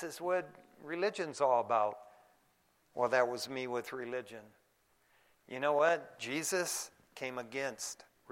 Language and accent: English; East Detroit, Michigan, United States; growing up in East Detroit, Michigan, I was religious. I was Lutheran.